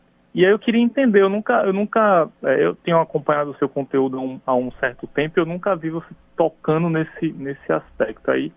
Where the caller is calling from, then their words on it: Salvador, Bahia, Brazil; Eu sou daqui de Salvador